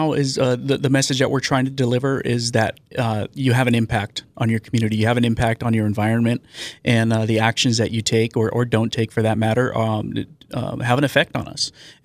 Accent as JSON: {"language": "English", "town": "San Diego", "region": "California", "country": "United States", "tie": "born or raised there", "said": "I'm from here in San Diego."}